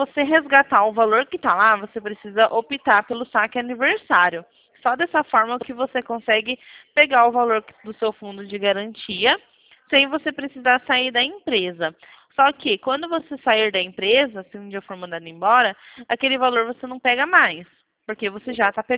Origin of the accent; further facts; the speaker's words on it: São Carlos, São Paulo, Brazil; mas eu sou de São Carlos. É perto também.